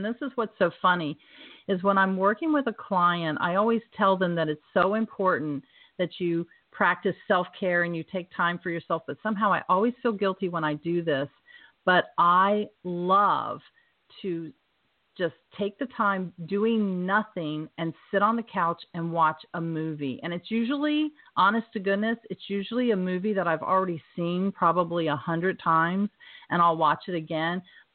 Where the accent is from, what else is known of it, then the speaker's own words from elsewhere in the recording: North Carolina, United States; I grew up in North Carolina.